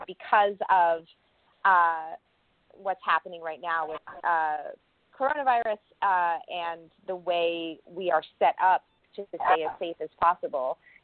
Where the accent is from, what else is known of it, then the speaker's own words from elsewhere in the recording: New York, United States; I'm from New York. My dad was a Broadway stage manager.